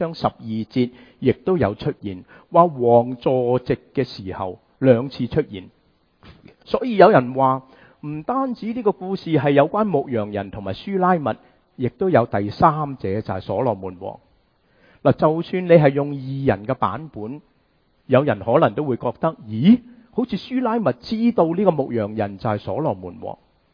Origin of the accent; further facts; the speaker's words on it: China; 我们中国人成日都说今朝有酒今朝醉